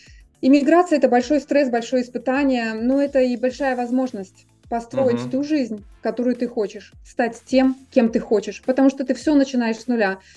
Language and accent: Russian; Belarus; я поняла, что белорусы обладают большим человеческим потенциалом, мы можем работать на международной арене.